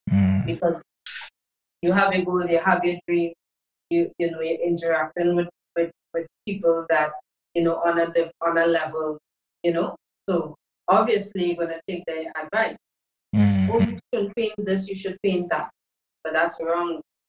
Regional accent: Trinidad & Tobago; I'm also from Trinidad too

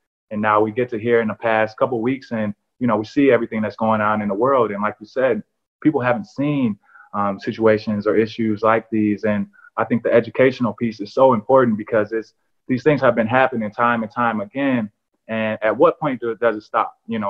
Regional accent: Gary, Indiana, United States; I'm from Gary, Indiana, where we have a struggling community already.

